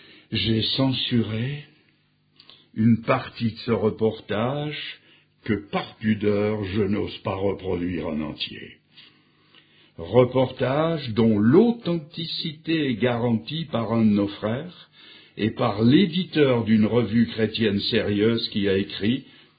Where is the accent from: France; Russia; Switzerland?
Switzerland; Il n'y a pas longtemps, chez nous, en Suisse, un dimanche matin